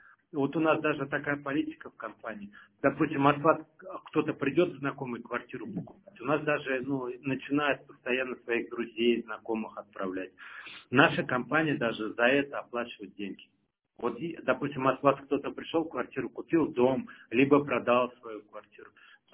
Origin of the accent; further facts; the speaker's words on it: Ural, Russia; Я с Урала.